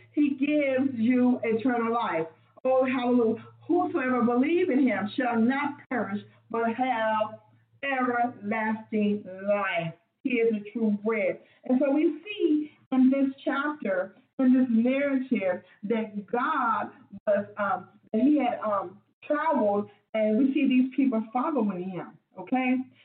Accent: Mississippi, United States; accent: Mississippi; you have to excuse my Mississippi accent

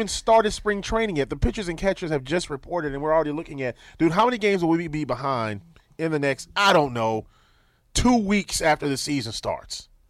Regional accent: Milwaukee, Wisconsin, United States; you know, I'm from Milwaukee, and I had a chance to cover Milwaukee for about 3 years during the summers when I was interning

